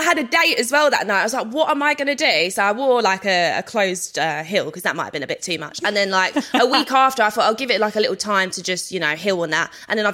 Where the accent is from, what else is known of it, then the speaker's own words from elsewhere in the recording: London, United Kingdom; I'm from South London